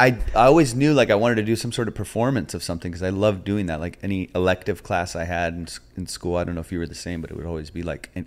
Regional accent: Orange, California, United States; I'm from Orange County. I grew up down in OC.

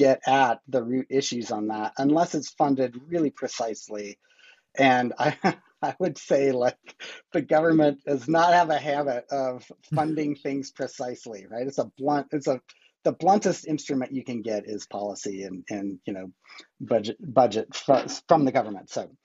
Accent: Montana, United States; I'm from Montana. We don't trust the government. We think they're going to take our land and our guns up here. So I just grew up in those waters.

